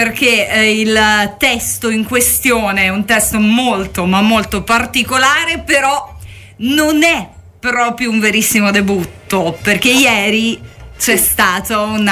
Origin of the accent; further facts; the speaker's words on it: Rome, Lazio, Italy; io purtroppo sono romana e il napoletano ci hanno provato in tantissimi artisti anche ad insegnarmelo, non ci sono mai riusciti.